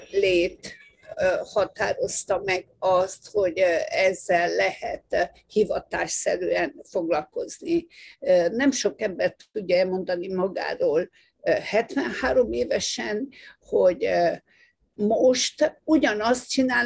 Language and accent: Hungarian; Satu Mare, Harghita, Romania; az is a gyerekkoromból gyökerezik. Máréfalván születtem, mondhatnám idézőjelben, hogy kézműves családban, de tudod, régi földműves család, abból éltek meg a szüleim